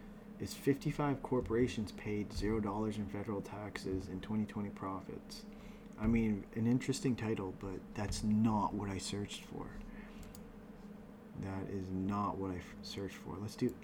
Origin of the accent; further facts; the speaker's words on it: Canada; Sorry saying you guys, because I'm from Canada, so I refer to Americans as you guys.